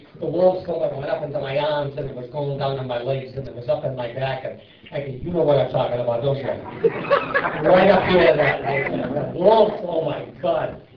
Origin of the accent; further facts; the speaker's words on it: Concord, New Hampshire, United States; I was brought up in New Hampshire, up in Concord, Claremont, up above there. Ultimately, I moved down to Watertown.